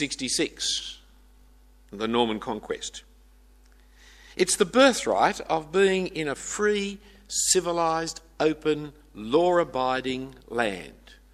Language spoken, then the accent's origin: English; Australia; As I say, as one as an Australian who is part of what you mean blessed by the British culture.